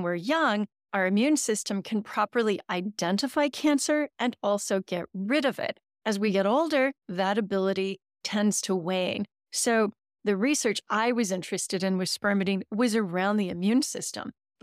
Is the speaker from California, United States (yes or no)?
yes; California, United States; now in Oxford, United Kingdom; I know you're based in San Diego, and I'm originally from Orange County, so I'm a Southern Californian, but I live in Oxford, England now